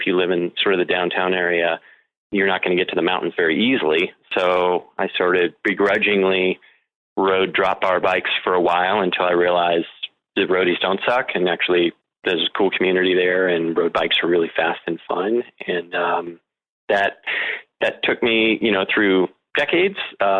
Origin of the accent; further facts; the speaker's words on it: Pacific Northwest, United States; I grew up in the Northwest, Pacific Northwest.